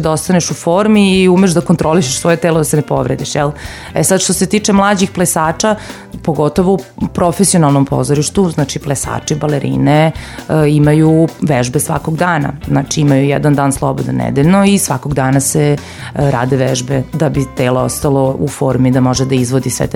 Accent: Serbia; I kod nas u Srbiji ima mnogo jako, jako dobrih igrača.

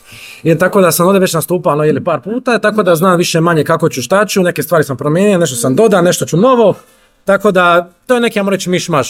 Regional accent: Split, Split-Dalmatia County, Croatia; jer kao Splićanin

